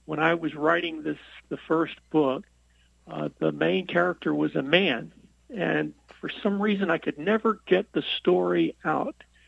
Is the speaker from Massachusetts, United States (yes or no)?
no; Louisiana, United States; now in Baton Rouge, United States; I grew up in central Louisiana, and it was a sort of a sheltered experience, you know, the suburban Catholic school thing. And then I moved away to Baton Rouge to go to college